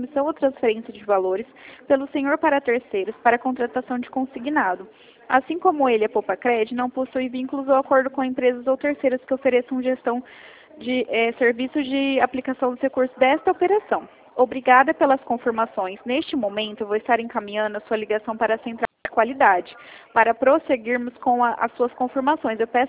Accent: Presidente Prudente, São Paulo, Brazil

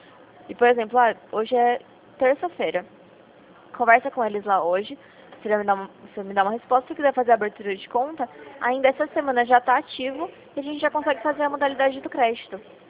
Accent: São Paulo, Brazil; eu sou aqui de São Paulo.

